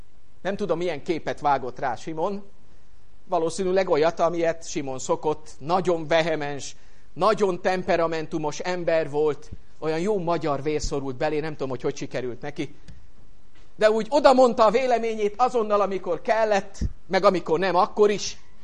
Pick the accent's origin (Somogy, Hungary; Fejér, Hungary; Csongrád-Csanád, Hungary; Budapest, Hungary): Budapest, Hungary; rólam is tudjátok, hogy pesti vagyok. Az akcentusom, a kifejezéseim, a beszédem, elárul engem.